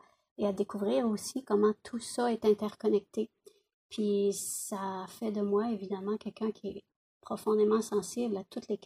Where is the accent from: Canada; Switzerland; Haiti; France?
Canada; Papineauville, Quebec; dans mon village où j'ai grandi, à Papineauville, dans l'Outaouais